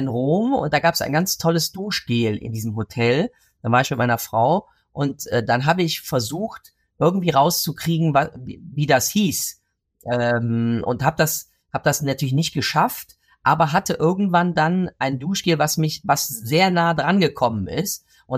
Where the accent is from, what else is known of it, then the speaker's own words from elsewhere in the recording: Cologne, North Rhine-Westphalia, Germany; ich bin kein Kellner, ich bin Kölner.